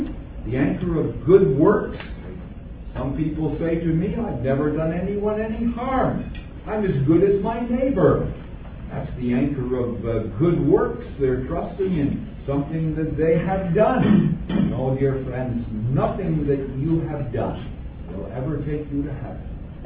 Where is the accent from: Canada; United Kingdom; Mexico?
Canada; Ottawa, Ontario; I come from Ottawa